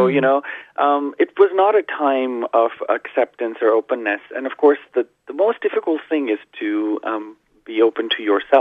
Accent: Pakistan; moved away; also born or lived in Canada; growing up in Pakistan, you only wake up once you 15, you just know nothing, you know.

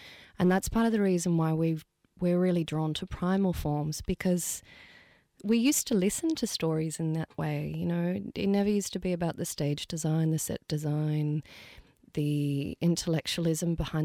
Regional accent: Sydney, New South Wales, Australia; we're all women of color, we're all from Western Sydney

